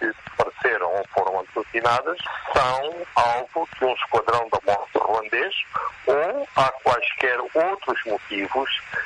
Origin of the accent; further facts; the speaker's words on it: Mozambique; nós como moçambicanos